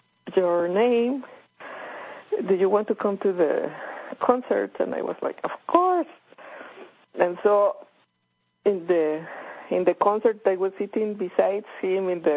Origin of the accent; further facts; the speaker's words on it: Mexico; And I'm like, yes, I'm from Mexico.